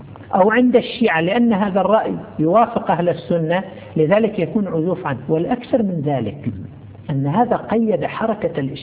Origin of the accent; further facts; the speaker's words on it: Saudi Arabia; كتب أحد الكتاب عندنا في المملكة العربية السعودية